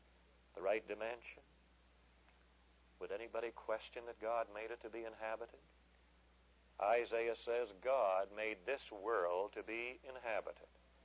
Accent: Central Canada, Canada; now in United States; I was raised in the Canadian central snow country, and I've lived in the southern tropical parts of Florida and California.

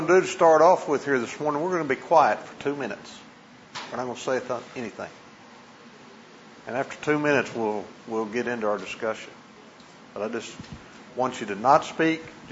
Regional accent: El Reno, Oklahoma, United States; I'm from El Reno, Oklahoma.

